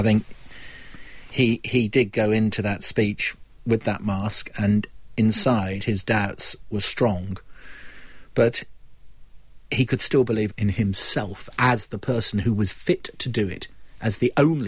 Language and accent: English; United Kingdom; I'm still so passionately proud of being British.